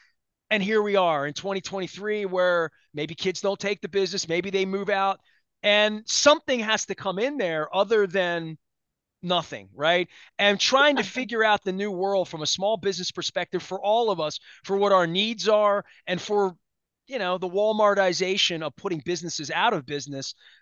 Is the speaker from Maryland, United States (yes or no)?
yes; Dundalk, Maryland, United States; I'm from Dundalk.